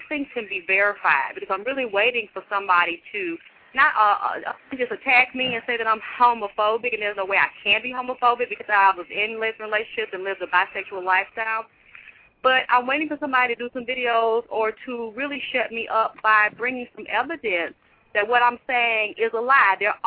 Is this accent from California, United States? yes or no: no; Atlanta, Georgia, United States; Well, I'm from Atlanta, Georgia, and I grew up in a very religious home.